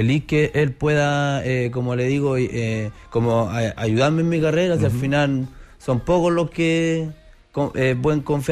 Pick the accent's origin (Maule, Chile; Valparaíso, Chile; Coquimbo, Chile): Maule, Chile; Santa Fe; born there; now in Rauquén, Chile; Nací en Santa Fe. Y después hoy en día vivo en Rauquén.